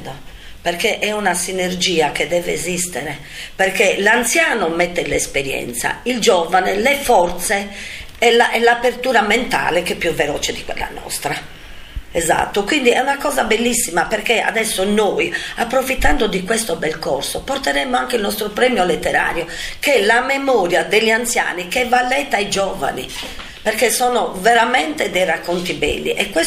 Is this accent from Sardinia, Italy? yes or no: yes; Sardinia, Italy; Siamo tosti, sardi.